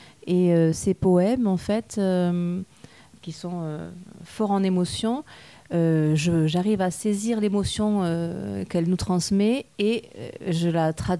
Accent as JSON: {"language": "French", "town": "Toulouse", "region": "Occitanie", "country": "France", "said": "Voilà, c'est ça. Je ne le cache pas, d'ailleurs. J'essaie de garder mon accent, mais ce n'est pas facile."}